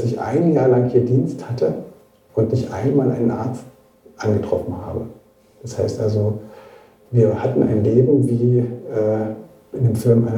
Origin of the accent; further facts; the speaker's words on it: Colditz, Saxony, Germany; Ich bin hier im Kolditz groß geworden und zur Schule gegangen.